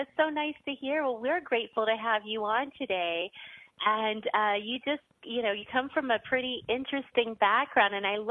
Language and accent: English; Los Angeles, California, United States; She's doing some great work out there in my hometown of LA.